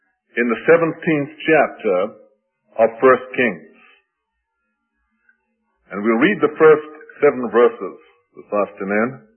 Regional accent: South Africa; also born or lived in Zaire, DR Congo; I was born of British missionary parents in Zaire and spent the first 5 years of my life on the station of a work founded by Dan Crawford. Then my parents relocated in South Africa, during which time I was born again.

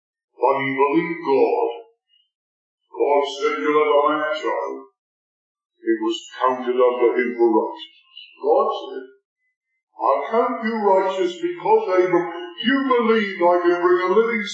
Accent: United Kingdom; born there; I know I'm Jewish ancestry. I'm British born.

